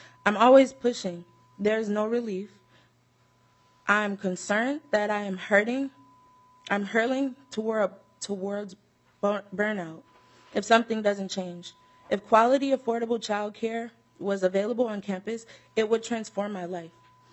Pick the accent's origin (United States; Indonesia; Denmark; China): United States; Minneapolis, Minnesota; I am a first-generation college student, born and raised in Minneapolis, and a current student at MCTC, Minneapolis Community Technical College.